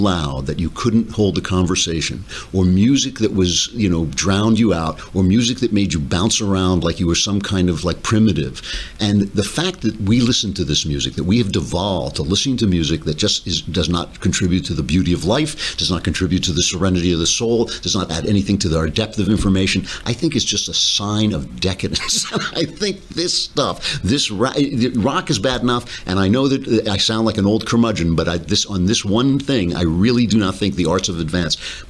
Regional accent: New York, United States; I'm a New Yorker. You're a New Yorker.

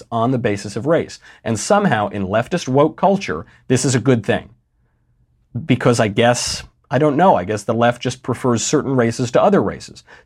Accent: New York, United States; I'm from New York.

